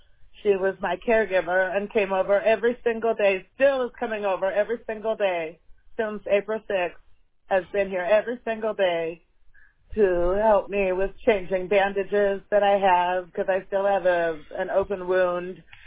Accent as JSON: {"language": "English", "town": "Seattle", "region": "Washington", "country": "United States", "said": "Like, well, I'm from Seattle"}